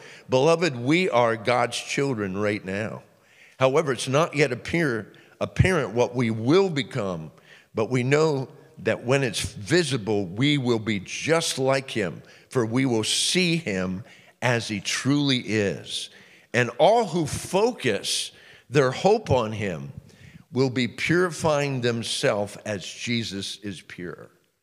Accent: United States; Like, as an American, I have no clue what that means, you know, because we don't like to tremble at anything.

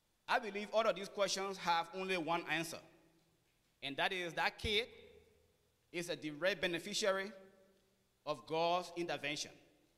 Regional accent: Liberia; I was born and raised in Liberia, a nation founded in 1822

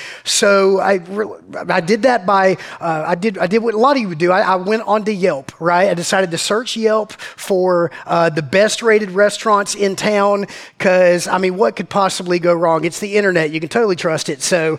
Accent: East Coast, United States; we're up really early because we're from the East Coast

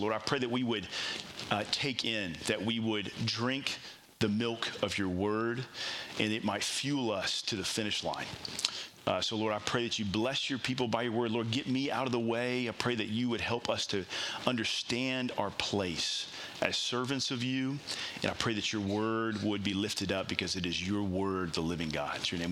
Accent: Texas, United States; Okay, so like, listen, I'm a Texan, and I feel really good about myself for being here, you know?

